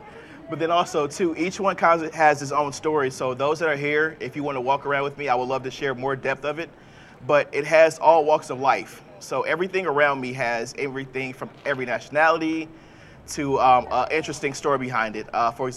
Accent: St. Louis, Missouri, United States; Even all, and just to let you know, background, I'm from St. Louis, Missouri. Go Cards.

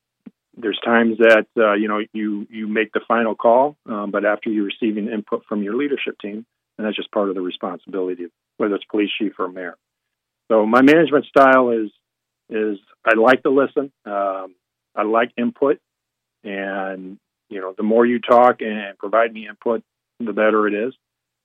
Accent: Crown Point, Indiana, United States; stay in Crown Point. Like I said, it's my hometown, and I just love living here.

